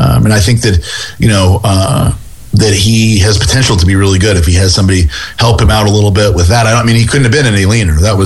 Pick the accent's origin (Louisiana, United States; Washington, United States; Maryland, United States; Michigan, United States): Louisiana, United States; New Orleans; I'm from New Orleans, and there's plenty of culture. I'm familiar with the Louisiana culture.